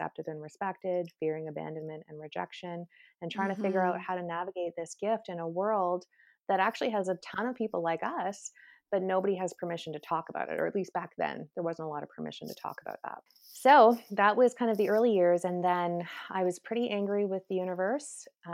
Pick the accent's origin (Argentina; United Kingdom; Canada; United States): Canada; Yep, I'm Canadian.